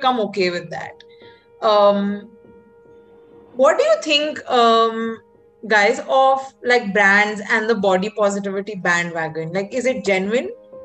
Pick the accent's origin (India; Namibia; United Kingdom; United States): India; Delhi; I grew up in Delhi